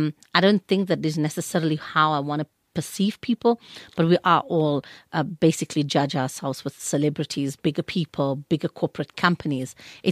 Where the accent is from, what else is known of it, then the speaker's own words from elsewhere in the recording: Johannesburg, Gauteng, South Africa; born there; I was born in Lenasia, Johannesburg.